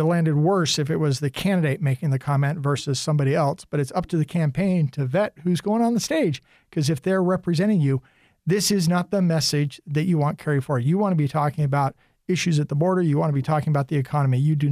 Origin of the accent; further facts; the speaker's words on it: Portland, Oregon, United States; I grew up in Portland.